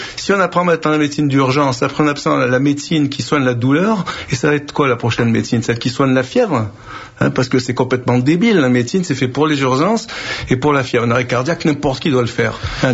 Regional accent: Algeria; moi quand j'étais petit dans les Djebel en Algérie

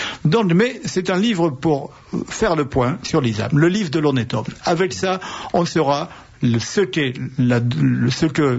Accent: Tarbes, Occitanie, France; born there; Il sévit dans mon département des Hautes-Pyrénées, puisque je suis né à Tarbes

